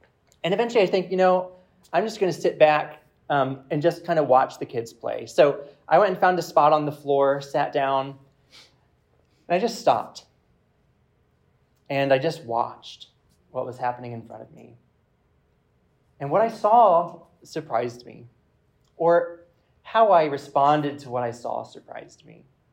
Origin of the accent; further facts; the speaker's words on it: Peachtree City, Georgia, United States; So as I said, I'm from Peachtree City, and I live there with my wife and our one-year-old son, Hugo.